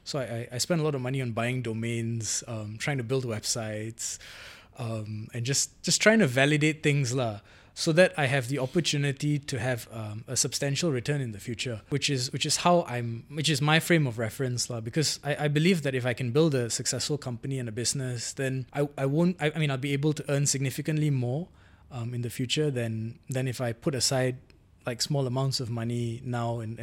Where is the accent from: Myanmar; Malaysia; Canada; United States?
Malaysia; So, well, my responsibility as a Malaysian citizen would be I'd need to create a company